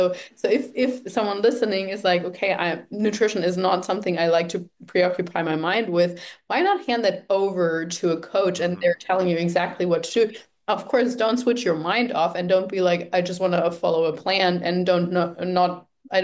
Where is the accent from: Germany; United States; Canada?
Germany; English is a second language; moved away as an adult; And sometimes I think I'm German. I was born in Germany, lived there until I was about 19.